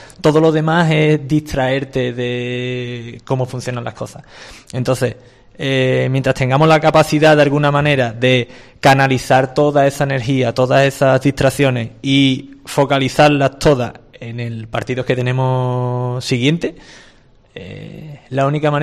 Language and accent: Spanish; Granada, Andalusia, Spain; Igual que cuando estuve en Granada lo pensaba, estaba en un club muy importante de mi tierra